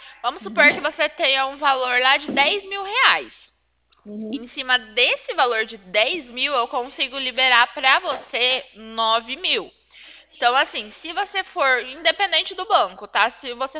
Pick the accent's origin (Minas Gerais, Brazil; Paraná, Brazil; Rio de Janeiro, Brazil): Paraná, Brazil; Cornélio Procópio; Eu sou de Cornélio Procópio.